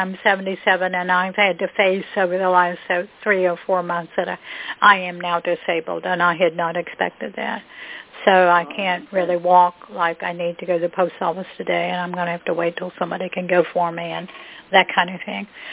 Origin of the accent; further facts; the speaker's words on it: West Virginia, United States; also born or lived in Boston; when I came back to the state, my home state of West Virginia from Boston